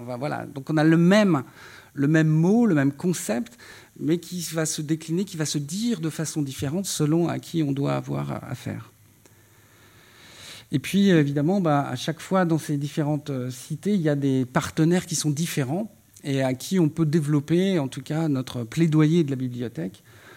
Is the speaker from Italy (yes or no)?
no; Brittany, France; je dis ça, je suis breton, hein, donc j'ai rien contre les briochins